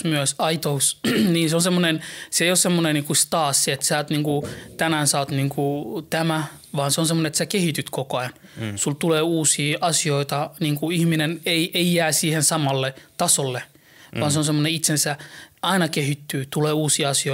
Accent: Helsinki, Uusimaa, Finland; No, mä oon helsinkiläinen, 37-vuotias

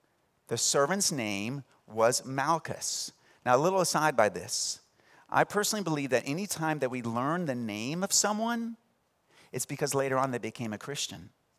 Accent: Missouri, United States; born there; moved away as an adult; See, I was born in Missouri, so I should be cheering for, back then it was the Cardinals or the Chiefs.

